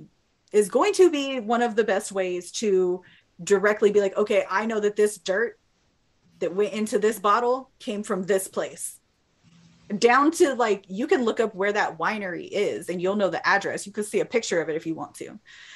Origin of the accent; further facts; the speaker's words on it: California, United States; now in Michigan, United States; I'm from the Bay Area in California. There's a lot of Filipinos there. I grew up around Filipinos, love it. In fact, being in Michigan, I miss it.